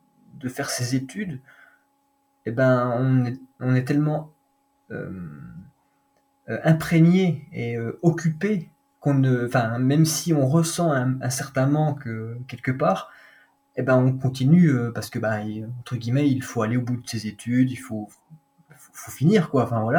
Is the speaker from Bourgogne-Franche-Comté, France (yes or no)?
yes; Bourgogne-Franche-Comté, France; born there; même si je suis né dans le Doubs, pas très loin